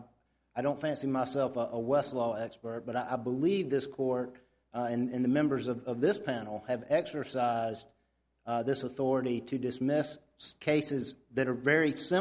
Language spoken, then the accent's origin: English; Columbia, South Carolina, United States; I'm from Columbia, South Carolina